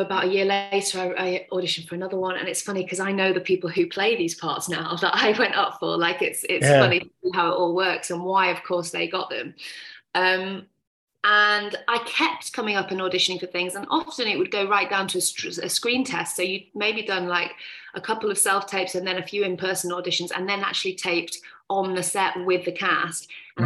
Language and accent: English; Manchester, North West England, United Kingdom; also born or lived in London; I am an actress from Manchester originally.